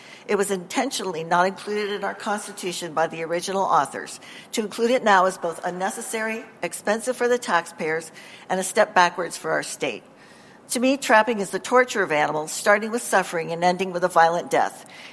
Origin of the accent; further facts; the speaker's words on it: Florence, Montana, United States; I'm from Florence.